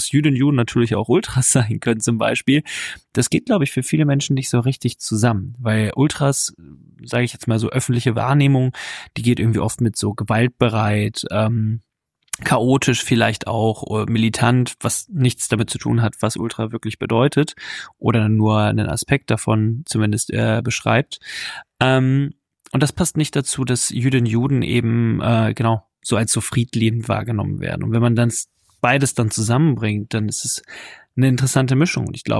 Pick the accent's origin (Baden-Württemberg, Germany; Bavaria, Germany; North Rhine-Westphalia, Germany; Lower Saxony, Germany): Lower Saxony, Germany; Hanover; ich komme aus Hannover